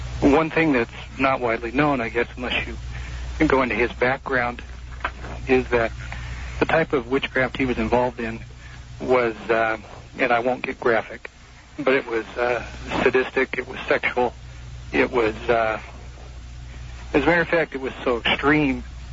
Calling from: Oregon, United States; I'm calling from Oregon.

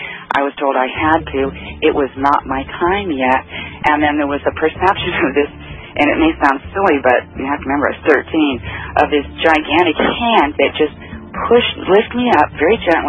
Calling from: Menlo Park, California, United States; I'm calling from Menlo Park, California.

